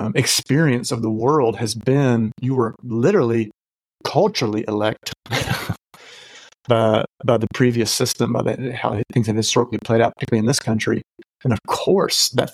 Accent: South Carolina, United States; you know, even growing up in South Carolina, which is definitely southern.

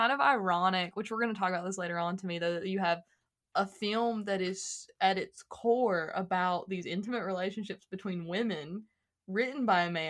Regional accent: Tipton, Georgia, United States; also born or lived in Adel; I'm from Tipton/Adel, Georgia. Because, like, it's hard for me to... I'm from Tipton, but I went to high school in Adel.

